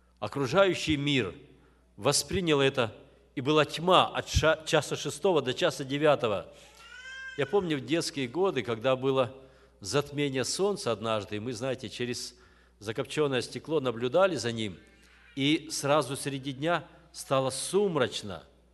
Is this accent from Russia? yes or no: no; Kyrgyzstan; Знаете, я вырос в Киргизии, у нас там горы были не лесом поросшие